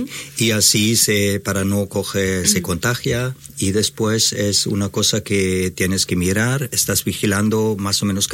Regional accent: Germany; Spanish is a second language; now in Spain; yo soy alemán, y de Alemania teníamos una granja, y siempre he trabajado con animales. Y después, cuando he venido a España, primero vivía en piso

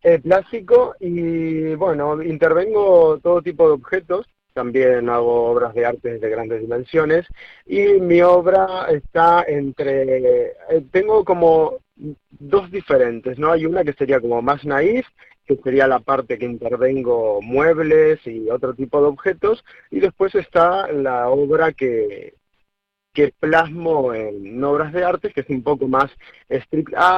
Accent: Argentina; now in Spain; llevar un tiempo viviendo aquí en España y ser de Argentina. Quería llevar mi arte como representando de donde soy, ¿no?

